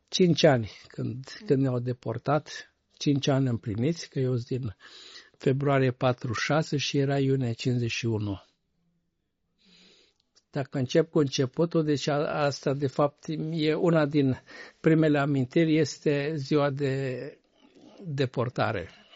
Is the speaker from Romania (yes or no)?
yes; Dudeștii Vechi, Timiș County, Romania; Deci eu sunt din Dudești Vechi, atunci se numea Beșinova Veche. Au dus 87 de familii, au fost deportate, este un sat de bulgari, deci la vremea respectivă erau chiar numai bulgari